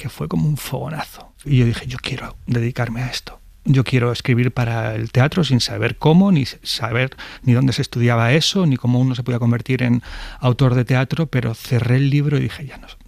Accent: Vilches, Andalusia, Spain; Vilches por mi pueblo en Jaén

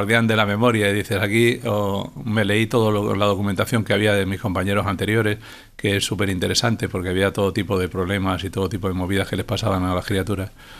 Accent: Málaga, Andalusia, Spain; born there; Yo prácticamente nací en Málaga

